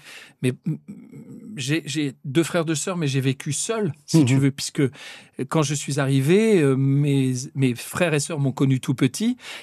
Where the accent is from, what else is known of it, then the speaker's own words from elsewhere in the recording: Le Havre, Normandy, France; born there; puisque moi je suis né au Havre et mes parents ont vécu jusqu'à leur mort là-bas